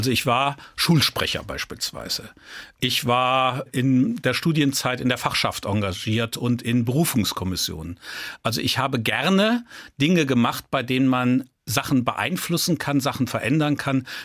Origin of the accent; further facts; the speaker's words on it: Rhineland, Germany; ich habe schon eine starke protestantische Prägung. Das ist so eine Pflichtprägung. Und gleichzeitig bin ich im Rheinland aufgewachsen.